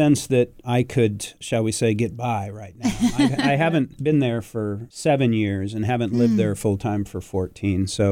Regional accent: Kerman, California, United States; also born or lived in Fresno; Okay, I was born in Fresno, but raised in Kerman, which is 15 miles west of Fresno.

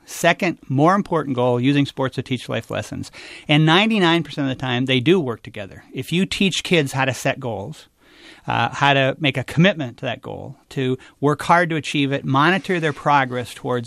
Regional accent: California, United States; I jokingly say I'm from Northern California, and I like granola

